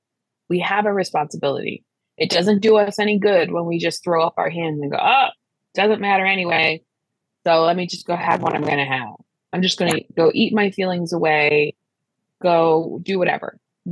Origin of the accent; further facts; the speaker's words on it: Midwest, United States; I grew up in the Midwest, so slices are small.